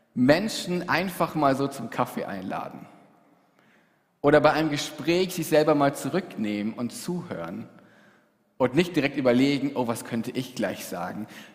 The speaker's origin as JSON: {"language": "German", "town": "Cologne", "region": "North Rhine-Westphalia", "country": "Germany", "tie": "born or raised there", "moved": "as an adult", "lives_now": "Berlin, Germany", "said": "Ich bin im Kölner Raum aufgewachsen und 2019 nach Berlin gezogen."}